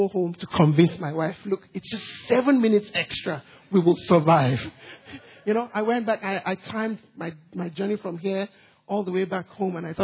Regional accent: Nigeria; Where I grew up back home in Nigeria, we were known to have missionaries come.

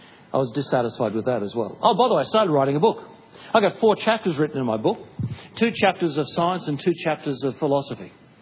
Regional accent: Australia; The reason being, I thought, I'm Australian, Australians are Christian, so I know what it's all about.

